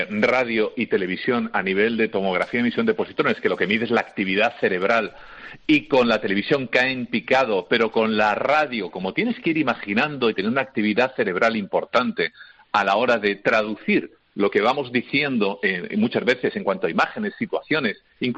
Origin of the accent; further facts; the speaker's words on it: Spain; estoy en España porque soy español